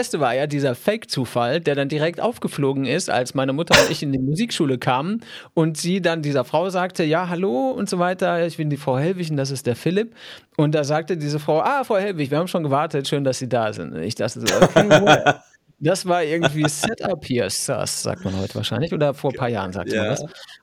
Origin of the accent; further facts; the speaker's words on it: Olpe, North Rhine-Westphalia, Germany; waren wir beim Schuhe kaufen in Olpe, wo ich aufgewachsen bin.